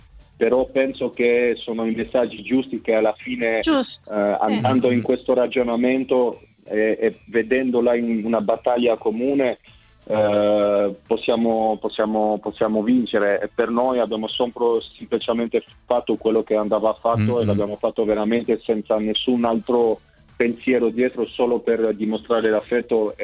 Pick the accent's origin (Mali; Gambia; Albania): Albania; now in Rome, Italy; essendo albanese, essendo io soprattutto vivendo a Roma, essendo sposato con una romana